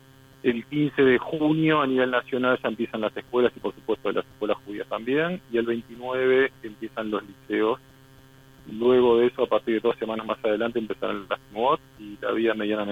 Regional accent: Uruguay; nosotros, como Comité Central, como uruguayos, confiamos plenamente en la justicia uruguaya.

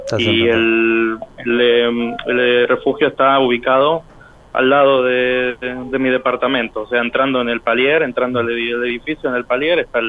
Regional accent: Buenos Aires, Argentina; now in Ashkelon, Israel; yo llegué de Buenos Aires, del barrio de Floresta. Yo hace 5 años y medio que estoy acá en Israel. Uh-huh. Viví en Jerusalén, me casé hace más o menos 9 meses, y bueno, ahora vivo acá.

